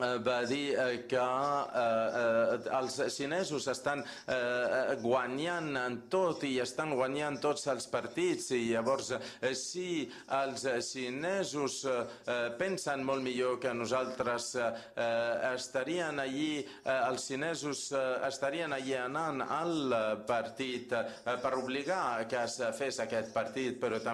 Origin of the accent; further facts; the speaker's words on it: China; now in United States; Llavors jo visc als Estats Units i vinc de la Xina. Són dos països molt contradictoris.